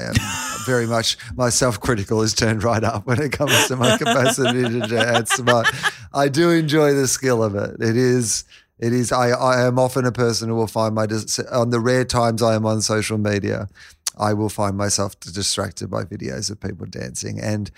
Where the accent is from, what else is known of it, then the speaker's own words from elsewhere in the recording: Russia; I grew up in Russia. I'd never heard of ….